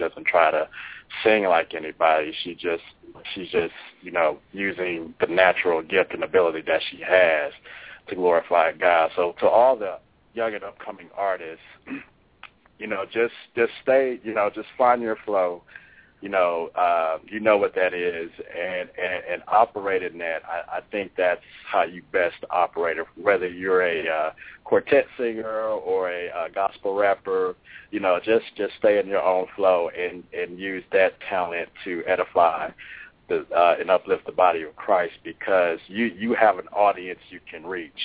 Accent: Houston, Texas, United States; now in Dallas, United States; We're currently in Dallas now. I'm originally from Houston, and Monet is originally from Austin, Texas.

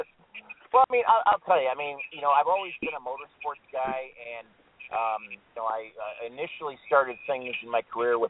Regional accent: Illinois, United States; I'm from Illinois.

